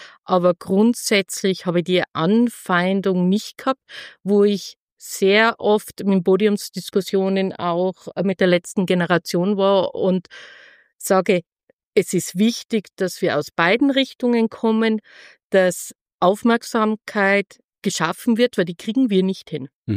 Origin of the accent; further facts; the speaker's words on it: Kössen, Tyrol, Austria; Ich komme aus Tirol, aus Kössen. Das ist im Nordosten von Tirol, Grenze zu Bayern. Mhm. Bin auf einem Bauernhof aufgewachsen mit Zimmervermietung, so typisch ländlich, wie man sich das vorstellt und wie ganz viele sind.